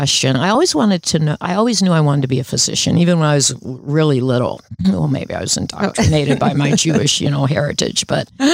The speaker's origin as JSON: {"language": "English", "town": "Rome", "region": "Lazio", "country": "Italy", "tie": "born or raised there", "also_born_or_lived": "New York, United States", "said": "So I was born in the Bronx. And then what my mother did was toggle back and forth. So I grew up in Rome."}